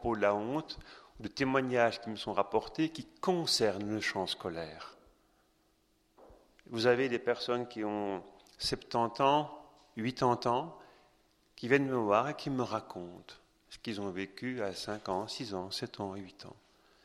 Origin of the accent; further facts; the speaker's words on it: Besançon, Bourgogne-Franche-Comté, France; je suis français, je viens de Besançon